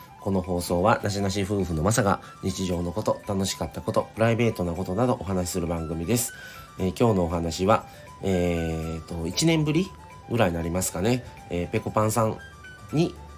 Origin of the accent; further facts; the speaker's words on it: Kobe, Hyogo, Japan; also born or lived in Otsu; 母方の方の実家が大津なので、で僕もそこで生まれたので、育ちはね神戸なんですけど生まれが大津なので